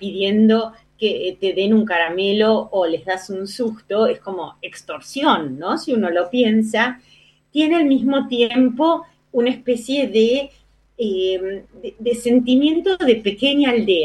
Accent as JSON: {"language": "Spanish", "country": "Argentina", "said": "nosotros guardamos porque somos argentinos"}